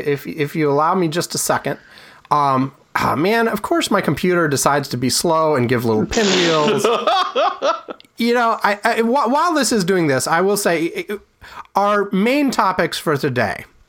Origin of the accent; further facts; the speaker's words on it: Madison, Wisconsin, United States; born there; also born or lived in Durham, United States / Bagamoyo, Tanzania / Mozambique / Indianapolis, United States; So anyway, I was born in Madison, Wisconsin. Then I moved to Durham, North Carolina. Then I moved to the town of Bagamoyo in Tanzania.